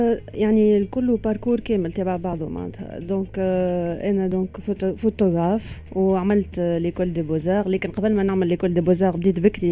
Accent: Sfax, Sfax Governorate, Tunisia; دونك بعد بون كيف انا بان من صفاقس، دونك قعدت نشوف معناتها شو هما لي بوسيبيليتي باش نعمل اون ايكول دو فوتو ولا دار.

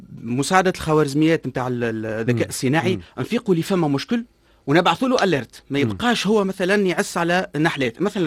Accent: Tunisia; اكثر من 80% من الفلاح اللي عندنا في تونس صغار الفلاحين

